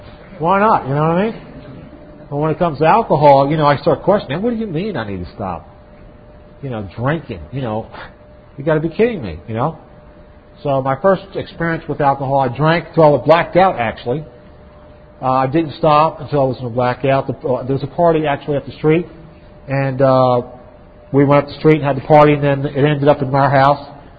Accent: New York, United States; also born or lived in Valdosta, Georgia; I was born in Valdosta, Georgia. My father was in the service at the time. And then we moved to New York. I grew up in New York.

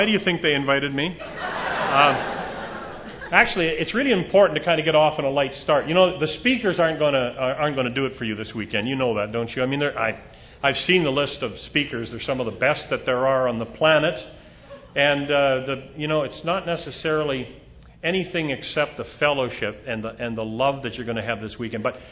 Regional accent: Saskatchewan, Canada; born there; Anyway, I was born in Saskatchewan, very flat in Saskatchewan.

